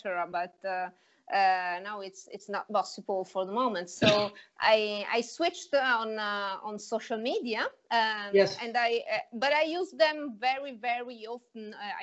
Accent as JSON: {"language": "English", "country": "Italy", "said": "Yeah, I am from Italy."}